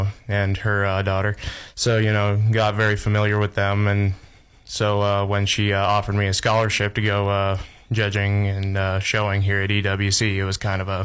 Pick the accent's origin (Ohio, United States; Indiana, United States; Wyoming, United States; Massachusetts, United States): Wyoming, United States; Lusk; I am from Lusk, Wyoming, which is about an hour north of Torrington.